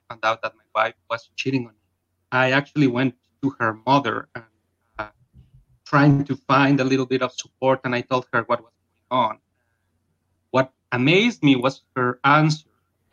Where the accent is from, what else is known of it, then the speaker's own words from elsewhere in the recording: Mexico; I'm from Mexico.